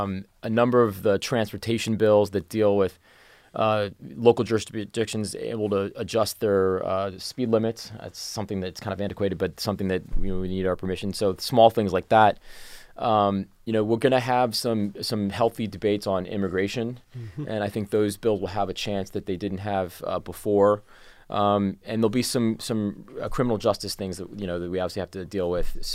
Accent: Silver Spring, Maryland, United States; I'm from Silver Spring in East County.

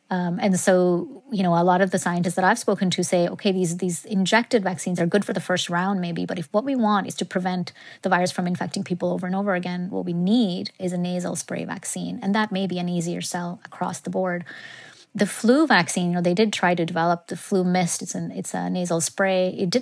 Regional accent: India; I grew up in India and I really respect and trust vaccines.

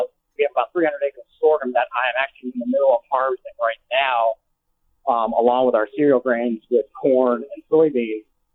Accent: United States; One of the main things that I've had to deal with being born and raised in Montgomery County is the lack of farmland.

